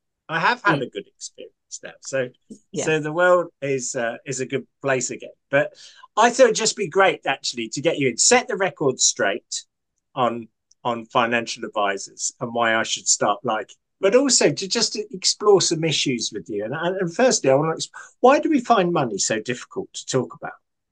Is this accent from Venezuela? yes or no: no; United Kingdom; because we hate talking about money because we're British.